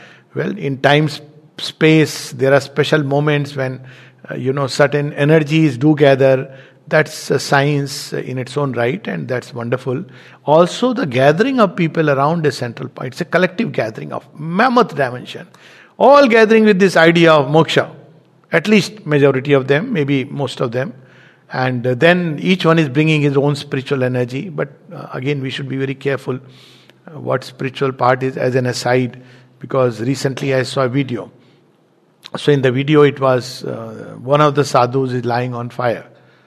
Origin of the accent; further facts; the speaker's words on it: India; So this, as an Indian, we must understand the difference between occult and the spiritual